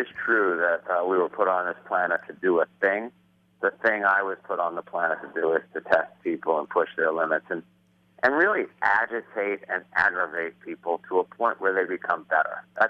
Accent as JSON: {"language": "English", "town": "Queens", "region": "New York", "country": "United States", "said": "I'm from Queens, right? I don't have experience with this."}